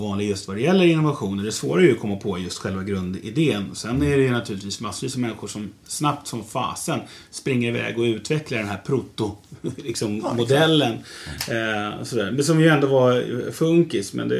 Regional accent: Stockholm, Stockholm County, Sweden; Nu sitter vi uppe på Bastugatan, uppe på Marieberget, där jag är född och uppvuxen.

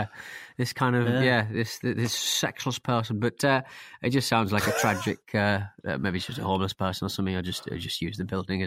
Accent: Hartlepool, North East England, United Kingdom; There was a series of videos set in my hometown of Hartlepool

